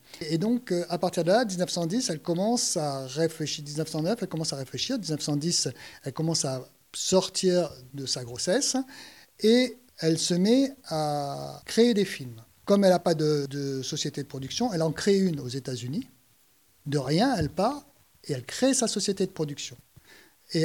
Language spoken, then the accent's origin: French; France; born there; moi, je suis né en 1960 en France.